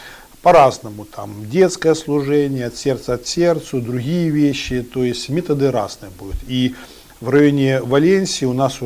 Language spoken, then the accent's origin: Russian; Eastern Ukraine, Ukraine; Я родился в Украине в 1967 году, в апреле месяце, и родился в христианской семье.